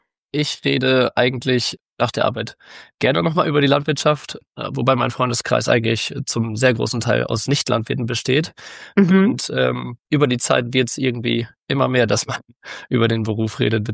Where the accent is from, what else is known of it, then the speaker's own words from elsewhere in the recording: North Rhine-Westphalia, Germany; ich komme aus dem Münsterland, aus dem Kreis Borken. Ja, bin auf dem elterlichen Betrieb aufgewachsen